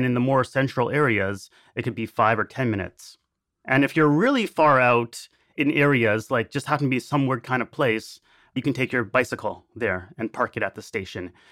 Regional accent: Canada; now in Japan; Because I'm from Canada, like right. Yourself.

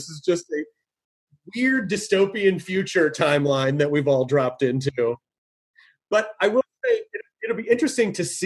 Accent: Louisville, Kentucky, United States; born there; Yeah, I was born in Louisville.

